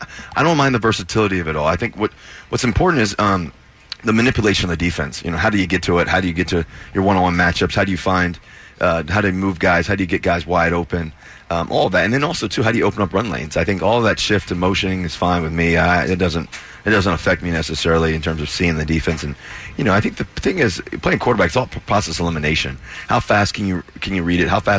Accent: Cincinnati, Ohio, United States; I grew up, I was born in Cincinnati, Ohio, 1988, when you won the MVP.

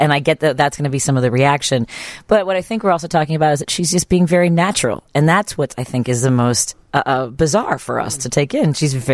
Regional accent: Chicago, Illinois, United States; I mean, I grew up in Norwood Park, which is a heavily white, blue collar, a lot of cops and firefighters.

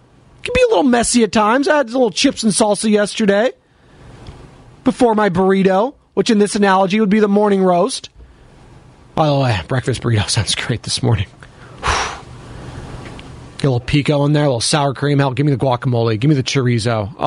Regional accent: Monterey, California, United States; I grew up down in Monterey.

